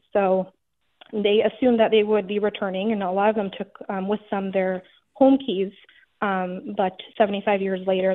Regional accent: United States; And as an American, you know, growing up and being Palestinian, I have a little bit of background of knowing a little bit of the historical and context of the situation there.

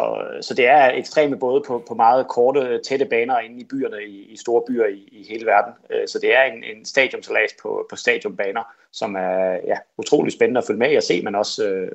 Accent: Kolding, Region of Southern Denmark, Denmark; fordi jeg voksede op her i Kolding, tæt på vandet

